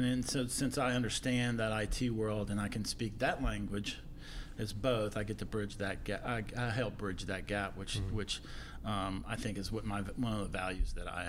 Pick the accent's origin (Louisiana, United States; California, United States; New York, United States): Louisiana, United States; Yes, I'm from South Louisiana.